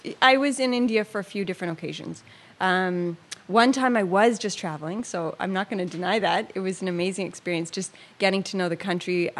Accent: Etobicoke, Ontario, Canada; And so I grew up in Etobicoke, and now I live in the Junction area in, I guess, the north part of this riding.

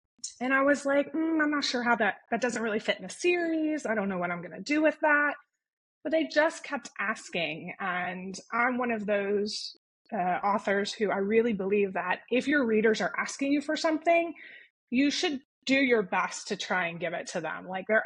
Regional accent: Texas, United States; moved away as an adult; now in Greece; I was born and raised in Texas, right outside of Houston, and I went to Sam Houston State University, which is in Huntsville, not very far, also a small town.

